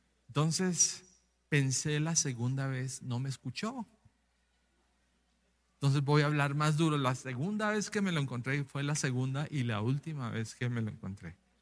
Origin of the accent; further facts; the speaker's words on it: Colombia; Ahora yo estoy como recién colombiano desembarcado acá